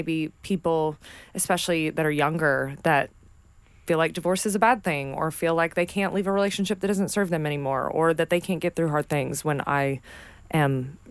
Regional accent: Kentucky, United States; Well, I grew up in Northern Kentucky, so I lived like 4.5 hours from Dollywood

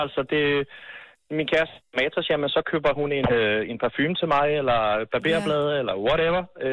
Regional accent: Humlebæk, Capital Region of Denmark, Denmark; Jeg er fra Humlebæk, men jeg lige kommer til at arbejde i Brøndby.

